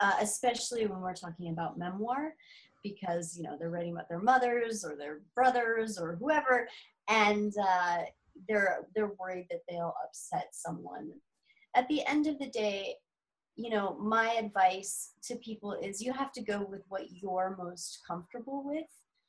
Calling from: Colorado, United States; I'm in Colorado at the moment.

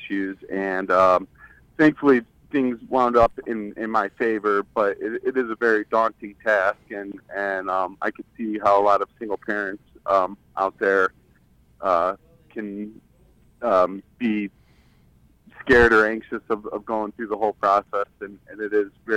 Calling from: Kansas City, Missouri, United States; I'm calling from Kansas City, Missouri.

